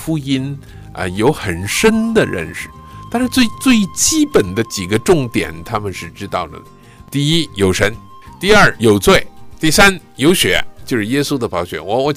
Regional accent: China; 我们中国人都是不怕死的，什么地方都去啊。

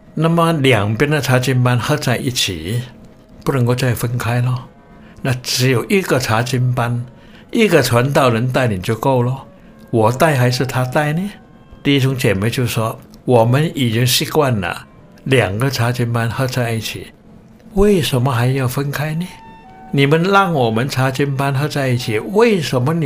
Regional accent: Malaysia; 还好我是马来西亚的公民

